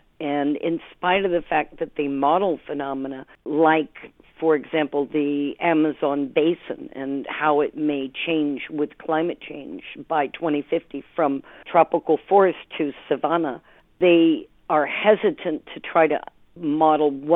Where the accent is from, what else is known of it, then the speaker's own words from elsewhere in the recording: Ashford, South East England, United Kingdom; from Ashford in Kent.